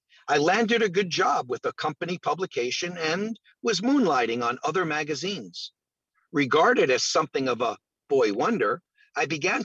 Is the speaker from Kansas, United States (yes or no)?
yes; Kansas, United States; I was raised in Kansas, the only child of loving parents who drank socially. We moved frequently.